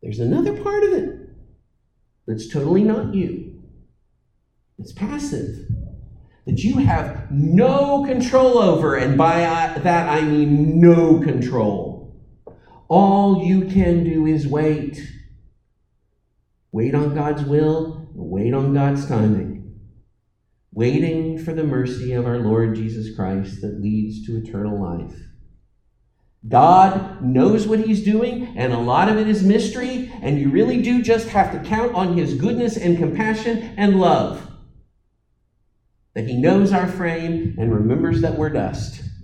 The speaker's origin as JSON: {"language": "English", "region": "Texas", "country": "United States", "said": "Of course, we're from Texas, and so what we would do is just say, y'all."}